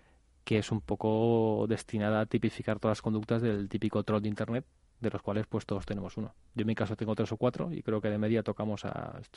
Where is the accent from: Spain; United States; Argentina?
Spain; León, Castile and León; Sí, yo voy a estar y además se organiza en mi tierra chica, o sea que me voy a pasar muy bien.